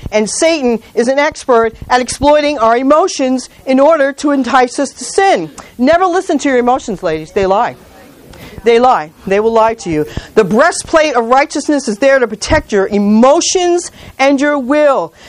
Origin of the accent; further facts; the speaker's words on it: New York, United States; I was a New Yorker. I hated everybody. I never smiled. I never laughed. I was from New York.